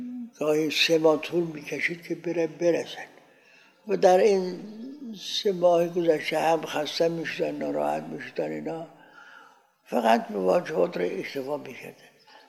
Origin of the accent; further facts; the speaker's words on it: Iran; گفت شما اهل کجایید؟ گفتم ما ایرانی هستیم.